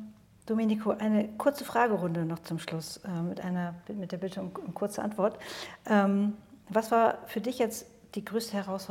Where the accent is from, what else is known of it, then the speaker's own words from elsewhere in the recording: Trentino-Alto Adige, Italy; wir sind sehr verwöhnt in Südtirol, denke ich